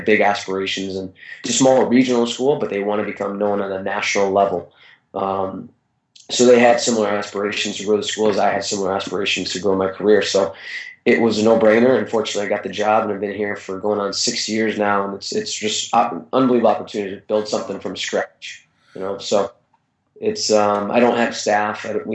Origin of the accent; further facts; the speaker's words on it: Connecticut, United States; I saw that there was a position at Quinnipiac University, which is in my home state of Connecticut